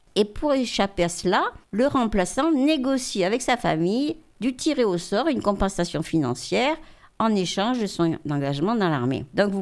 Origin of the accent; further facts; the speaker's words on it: Nouvelle-Aquitaine, France; comme chez nous en Périgord, où il y avait de très petites fermes et des gens pas très riches